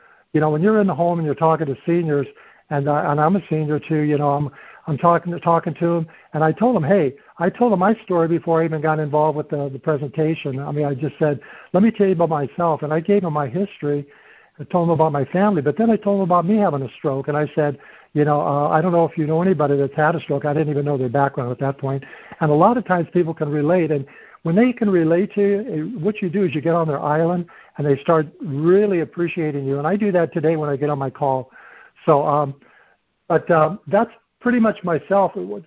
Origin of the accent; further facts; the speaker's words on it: Kansas City, Missouri, United States; my background is I was raised in the Midwest. I'm from Kansas City originally, Kansas City Chiefs.